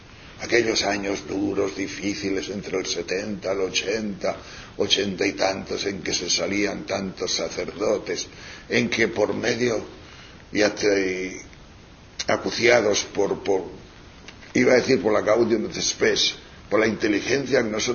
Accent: Tejerina, Castile and León, Spain; Don Rufo era el cura de Tejerina, de mi pueblo.

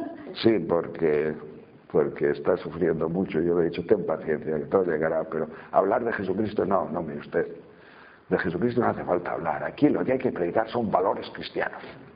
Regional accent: León, Castile and León, Spain; por lo menos en mi tierra, en León, que hace frío.

